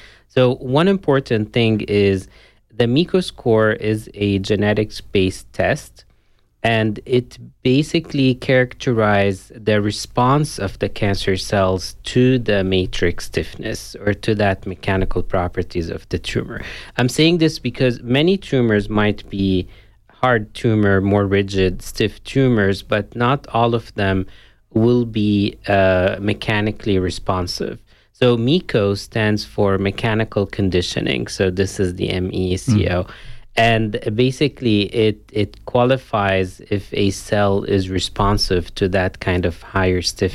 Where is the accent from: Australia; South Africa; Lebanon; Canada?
Lebanon; Beirut, Beirut Governorate; moved away as an adult; now in United States; So originally, I'm from Beirut, Lebanon. And I did my undergrad at the American University of Beirut, and then I moved to New York to the Albert Einstein College of Medicine